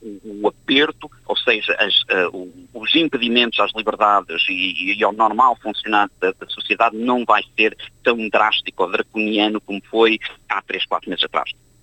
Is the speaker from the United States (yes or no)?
yes; United States; now in Australia; Eu nasci e fui criado nos Estados Unidos e sou filho de imigrantes.